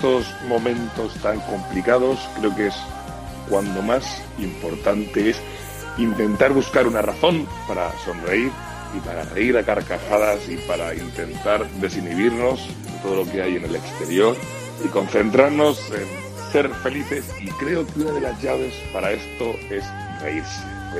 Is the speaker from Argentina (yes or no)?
no; Albacete, Castilla-La Mancha, Spain; La verdad que somos muchos cómicos albaceteños, cómicos de toda España, pero es que albaceteños hay un montón